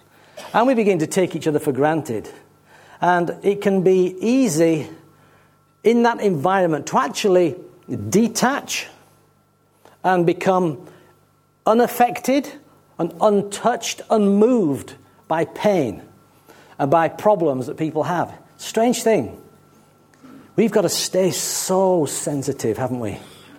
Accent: United Kingdom; Oh, but we're British. We don't feel things.

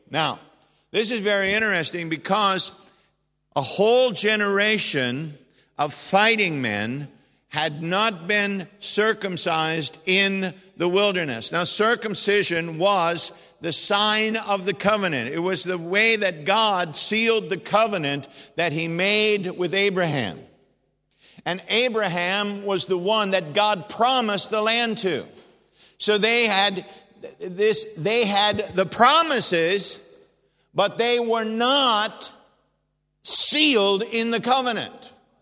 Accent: United States; accent: English; See, I'm an American. You can't tell that by the way that I speak, but I am. I'm an American, and my English accent fools you.

